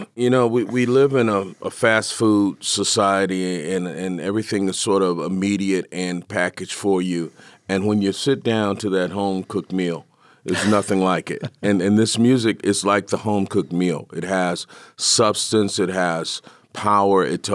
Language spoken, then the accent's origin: English; Detroit, Michigan, United States; as a kid growing up in Detroit, I actually watched